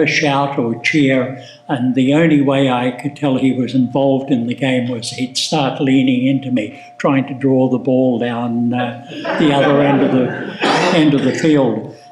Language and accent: English; Australia; born there; I was born in Australia and into a very dysfunctional family.